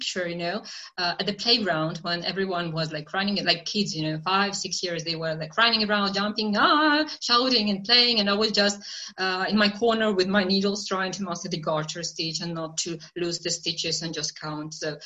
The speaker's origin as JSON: {"language": "English", "country": "Belarus", "second_language": "English", "moved": "as an adult", "lives_now": "Czech Republic", "said": "I'm originally from Belarus, but I decided to move to the Czech Republic to study there. So we moved here with my husband."}